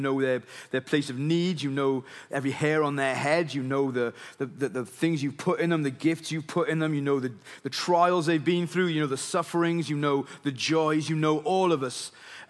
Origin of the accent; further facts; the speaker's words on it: Wales, United Kingdom; So I grew up in Wales. It's hard to tell, isn't it?